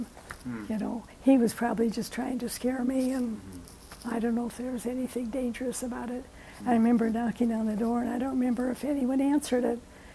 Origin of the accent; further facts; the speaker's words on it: Chicago, Illinois, United States; I just remember growing up in Chicago, mm-hmm. and I liked it. And we lived in a brownstone apartment on the first floor.